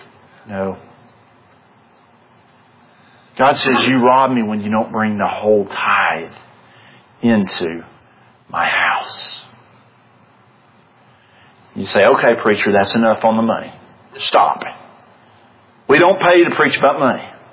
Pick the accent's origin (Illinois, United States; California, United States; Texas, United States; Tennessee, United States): Tennessee, United States; I am a Tennessean. We did save you boys, so I guess I couldn't.